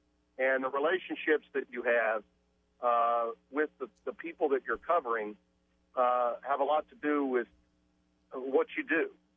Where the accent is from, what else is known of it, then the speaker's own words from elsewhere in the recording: New York, United States; hey, when I was a youngster, I grew up in New York and I was a Jets fan.